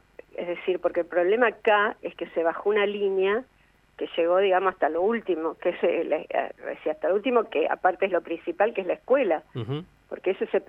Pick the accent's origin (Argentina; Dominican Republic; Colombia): Argentina; me alegro como argentina